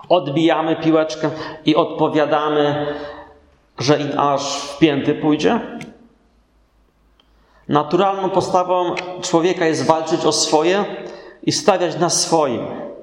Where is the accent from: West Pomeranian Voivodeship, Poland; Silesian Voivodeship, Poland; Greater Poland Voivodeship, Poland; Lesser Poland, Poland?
Silesian Voivodeship, Poland; Ja jestem góralem. Pochodzę ze Śląska Cieszyńskiego. No i pamiętam z dzieciństwa takie zimy, że nasypało dużo śniegu, nie?